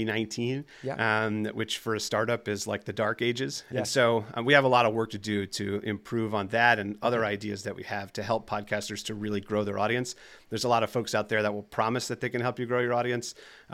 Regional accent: New Jersey, United States; I've been noticing, I'm from New Jersey, and I've been noticing a couple of words that come out that make me sound like New Jersey

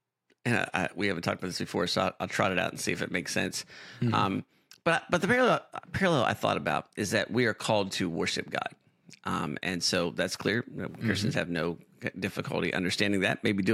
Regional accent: United States; as an American, I'm excited to celebrate the United States on a pretty important birthday coming up here, the 250th.

